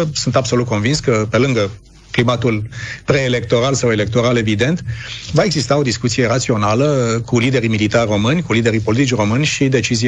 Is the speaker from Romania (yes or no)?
yes; Romania; Dar pot să spun un singur lucru, ca român și ca lider al acestei alianțe, că cea mai bună apărare și descurajare este să fii puternic.